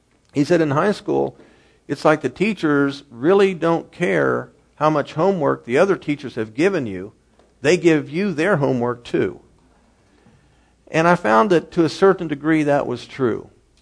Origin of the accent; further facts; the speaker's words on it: Kettering, Ohio, United States; You know, I grew up in Kettering, and we had what was called the Holiday at Home Festival.